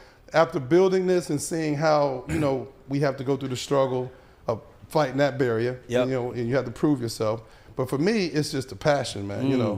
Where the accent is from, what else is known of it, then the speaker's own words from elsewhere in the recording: Mobile, Alabama, United States; You know, I'm originally from Mobile.